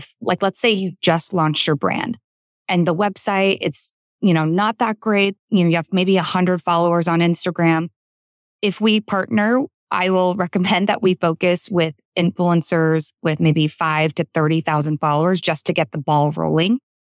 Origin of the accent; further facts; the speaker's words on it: United States; I am a woman, and I'm also a minority. I am Korean American.